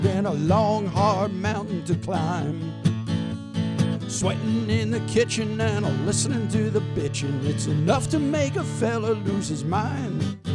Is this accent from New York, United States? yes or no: yes; Queens, New York, United States; I'm from Queens originally. We used to go out to Long Island, fish for flounder and fluke